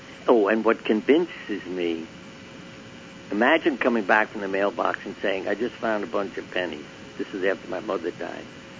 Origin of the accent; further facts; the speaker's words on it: Brooklyn, New York, United States; but I grew up in Brooklyn, and Carmine was my friend and neighbor.